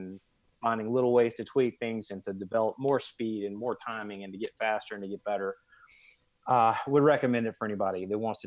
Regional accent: Macon, Georgia, United States; there was one karate, or it's a actually a taekwondo school, if you will, where I grew up in Macon, Georgia.

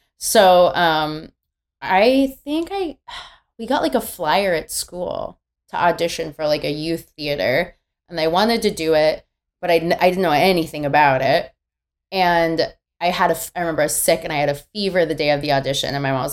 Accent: California, United States; I grew up in Orange County and I started doing theater when I was like 9, at like children's theater.

